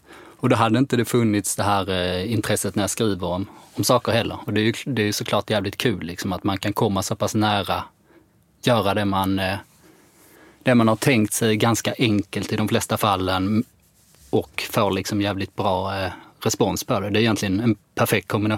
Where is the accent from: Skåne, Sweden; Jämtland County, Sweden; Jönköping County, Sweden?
Skåne, Sweden; now in Stockholm, Sweden; Jag kommer från Skåne från början, som det säkert hörs.